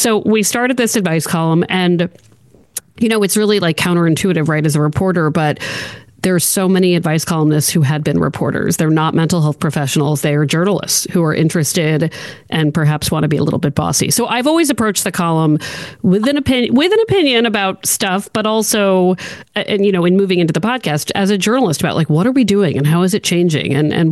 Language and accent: English; Maryland, United States; now in Boston, United States; I'm not originally from Boston. I'm from Maryland. Boston, where I live, is a very town.